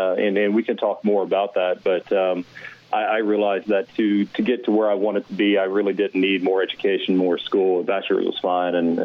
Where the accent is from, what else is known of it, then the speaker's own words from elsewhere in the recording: Houston, Texas, United States; I was born and raised in Houston, and I felt like I was, you know, living all over that city.